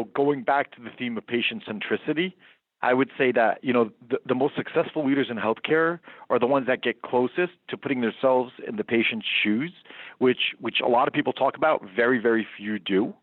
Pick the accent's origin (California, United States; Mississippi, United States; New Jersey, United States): New Jersey, United States; I grew up in New Jersey. I practiced medicine in New Jersey